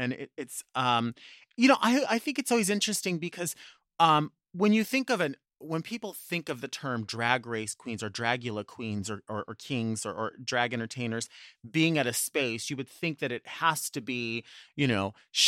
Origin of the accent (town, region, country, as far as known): Long Beach, California, United States; born or raised there